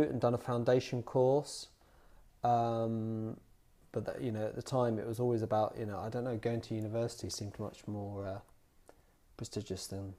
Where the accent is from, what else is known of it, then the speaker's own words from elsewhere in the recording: Dunstable, East of England, United Kingdom; also born or lived in Luton; I was born in Luton, but I grew up in the adjacent town to Luton, which is called Dunstable.